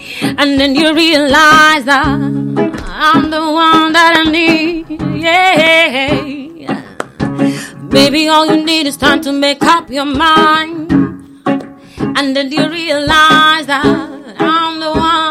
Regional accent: Equatorial Guinea; yo soy de Guinea.

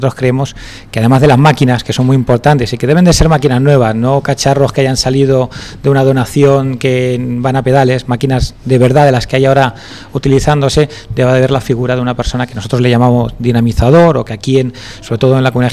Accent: Alicante, Valencian Community, Spain; now in Barcelona, Spain; Mi familia somos de Alicante y hace muchos años formamos una de las asociaciones decanas del asociacionismo gitano español, que se llama Araquerando

